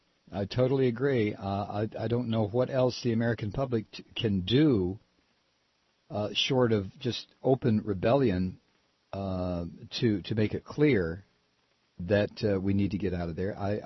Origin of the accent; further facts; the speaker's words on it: Singapore; I'm from Singapore, and that's way further from Scandinavia than the United States is.